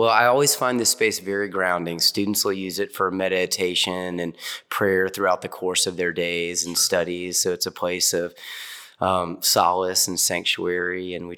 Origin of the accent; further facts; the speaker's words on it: Houston, Texas, United States; born there; So I was born in Houston, Texas, and baptized into the Episcopal Church as an infant.